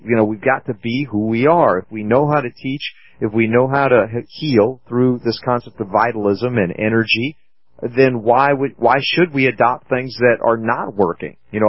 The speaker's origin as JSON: {"language": "English", "town": "Bremen", "region": "Georgia", "country": "United States", "tie": "born or raised there", "said": "How do they say it, Bremen or Bremen? And I grew up in Georgia, and I don't remember."}